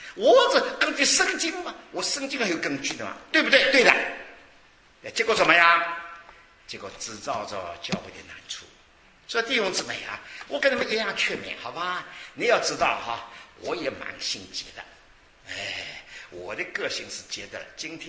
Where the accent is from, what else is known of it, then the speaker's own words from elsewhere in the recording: China; 特别我们中国人，跟你讲话了，不要听他的话，要了解他会话的背后一个味道的。